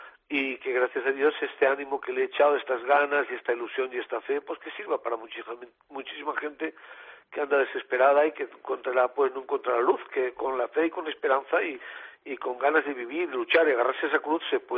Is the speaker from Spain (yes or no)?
yes; Valencia, Valencian Community, Spain; vengo de México, donde toreé un festival, y tengo la ilusión puesta de torear en Valencia, en mi tierra, en Fallas.